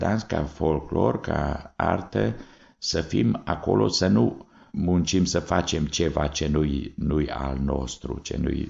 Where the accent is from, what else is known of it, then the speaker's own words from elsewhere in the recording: Romania; Prima dată, fiindcă sunt român, îmi place foarte mult.